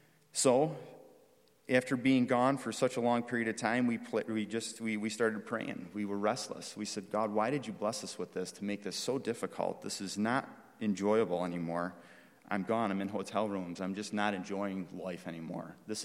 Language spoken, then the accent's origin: English; Buffalo, New York, United States; Well, we're from Buffalo. How much better would it be to come back home and to work doing the job that I've worked so hard for and to be at home around family?